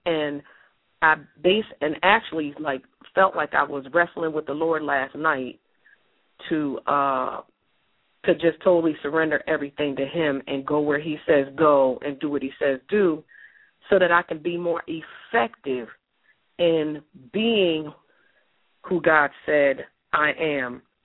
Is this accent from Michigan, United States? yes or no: no; Morristown, New Jersey, United States; I grew up in Morristown in Morris County.